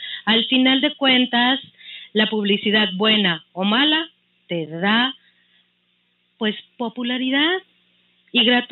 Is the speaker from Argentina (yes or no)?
no; Mexico; No, nací en México, soy mexicana